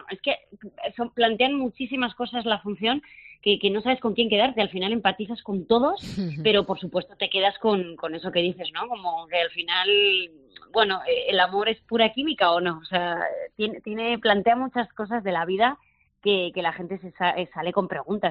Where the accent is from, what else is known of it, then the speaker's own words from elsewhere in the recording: Zaragoza, Aragon, Spain; Es que al final, fíjate, claro, Zaragoza es mi tierra y tengo muchas ganas.